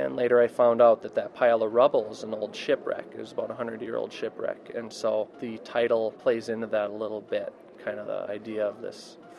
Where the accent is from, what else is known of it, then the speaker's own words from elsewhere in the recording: Carlton, Minnesota, United States; I was born and raised in Carlton, Minnesota.